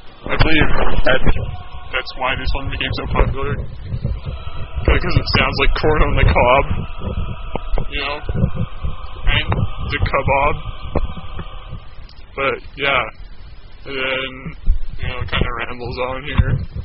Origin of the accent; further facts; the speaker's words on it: Canada; I said Zed, now people are going to yell at me because I'm Canadian.